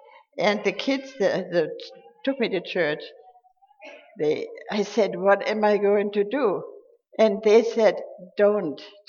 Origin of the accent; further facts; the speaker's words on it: Germany; English is a second language; when people hear the accent, they ask me, where are you from? And I tell them, I'm from Germany.